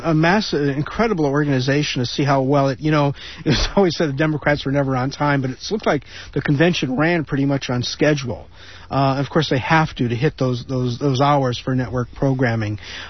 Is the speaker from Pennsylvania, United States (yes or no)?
yes; Scranton, Pennsylvania, United States; And I never heard my hometown mentioned as much as it has been in the past couple